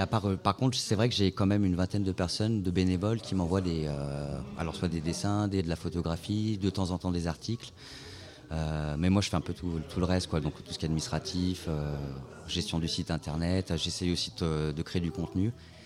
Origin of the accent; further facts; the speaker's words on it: Lyon, Auvergne-Rhône-Alpes, France; Alors, on vient de Lyon. Donc, il faut savoir que Lyon, c'est quand même une ville assez bourgeoise.